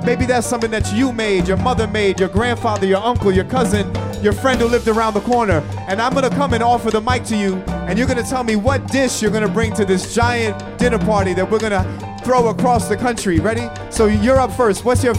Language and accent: English; New York City, New York, United States; I'm very proud to have grown up in New York City. Because when I grew up in New York City, I was surrounded by people of all cultures, all backgrounds.